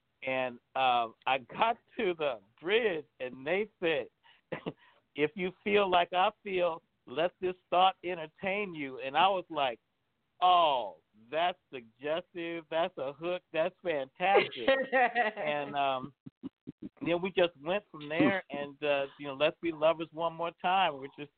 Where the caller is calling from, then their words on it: Seattle, Washington, United States; Seattle, Washington.